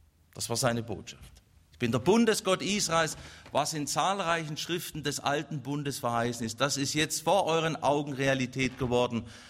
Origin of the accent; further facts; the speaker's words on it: Baden-Württemberg, Germany; ich bin ja Schwabe und ein bisschen haben sie auch Schwäbisches abbekommen.